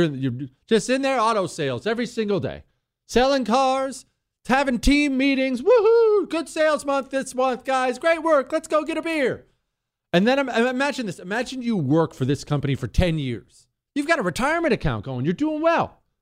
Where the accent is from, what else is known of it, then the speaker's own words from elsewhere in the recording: Rust Belt, United States; I know all kinds of these people because I grew up in the Rust Belt.